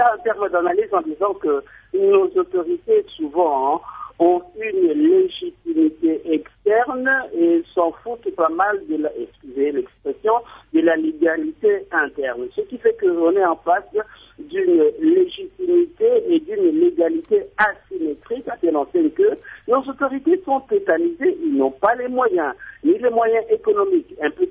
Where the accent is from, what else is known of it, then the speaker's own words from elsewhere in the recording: South Kivu, DR Congo; Je suis originaire du Sud-Kivu